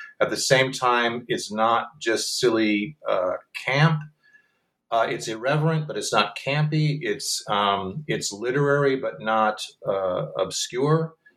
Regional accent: Michigan, United States; now in Chicago, United States; Well, I'm from Michigan, and most of the company is from the Midwest.

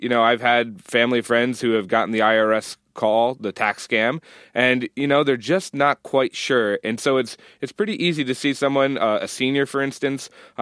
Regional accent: Buffalo, New York, United States; I grew up in Buffalo, so we would get one when they closed the roads and the schools.

